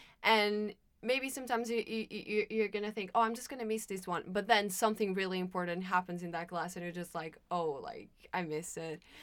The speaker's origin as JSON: {"language": "English", "country": "Portugal", "moved": "as an adult", "lives_now": "United Kingdom", "said": "I'm from Portugal, and I came to the UK to study because I wanted to seek more opportunities."}